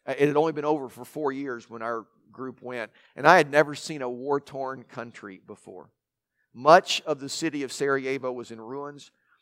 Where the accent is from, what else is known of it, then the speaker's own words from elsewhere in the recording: Kentucky, United States; We're from Kentucky. English is a second language for a lot of us, right?